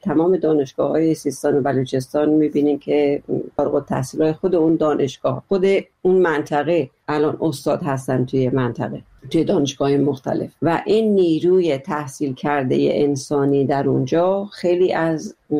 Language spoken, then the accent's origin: Persian; Iran; که بابا ما یه بخشی از ایرانیم،